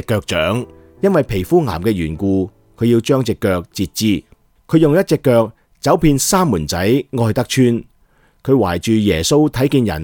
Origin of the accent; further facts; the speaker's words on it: Diamond Hill, Kowloon, Hong Kong; 服侍钻石山的村民。而我的童年就在这里长大的了。